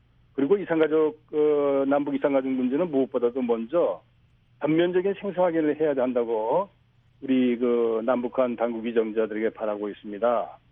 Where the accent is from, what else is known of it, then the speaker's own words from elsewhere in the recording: Pyongsan, North Hwanghae, North Korea; 아, 저는 저 황해도 평산입니다.